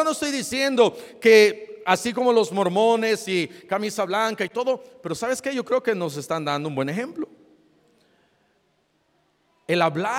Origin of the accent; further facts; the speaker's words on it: Mexico City, Mexico; now in United States; Yo, como soy chilango, me enchilé.